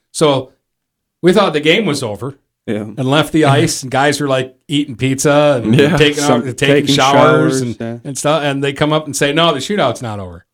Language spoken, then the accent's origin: English; Detroit, Michigan, United States; I'm from Detroit. Bob Probert, Joe Koser. That's what I grew up on.